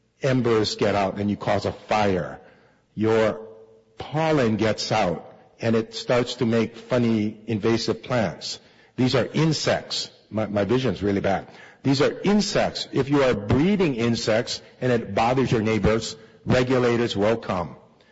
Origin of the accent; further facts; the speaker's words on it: Maui, Hawaii, United States; So the general talk is, I come from Maui, and we fought for a moratorium.